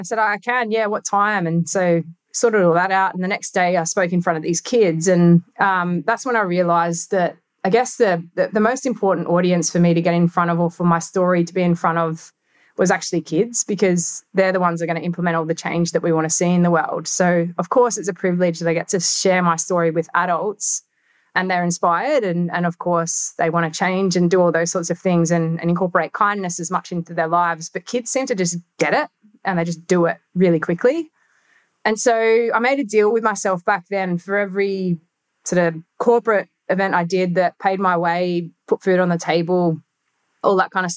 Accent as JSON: {"language": "English", "country": "Australia", "said": "I'm from Australia."}